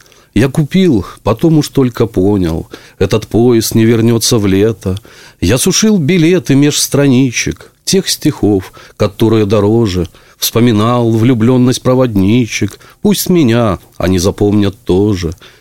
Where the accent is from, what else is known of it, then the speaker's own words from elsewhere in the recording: Gomel, Gomel Region, Belarus; вы знаете, я из Гомеля